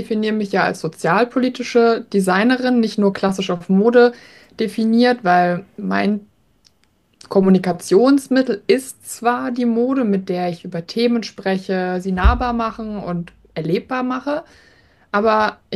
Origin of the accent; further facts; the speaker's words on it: Mannheim, Baden-Württemberg, Germany; Und ich sitze in Mannheim normalerweise, ist auch meine Heimatstadt.